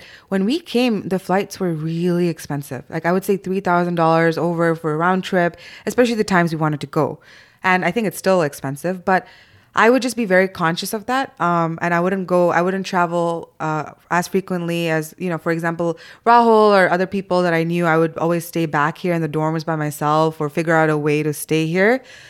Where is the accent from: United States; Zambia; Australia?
Zambia; I think growing up in Zambia, the US and UK were the only focal points we had